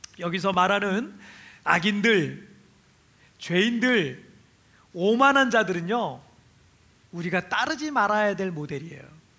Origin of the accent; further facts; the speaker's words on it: Chungcheong, South Korea; 저는 충청도 사람이라